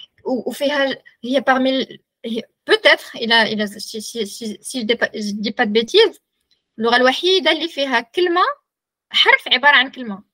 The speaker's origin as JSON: {"language": "Arabic", "town": "Agadir", "region": "Souss-Massa", "country": "Morocco", "tie": "born or raised there", "said": "تزاديت كبرت في اكادير"}